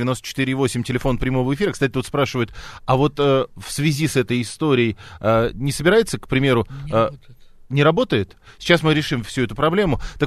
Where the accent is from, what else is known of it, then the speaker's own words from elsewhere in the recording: Tula Oblast, Russia; born there; Я родился в Тульской области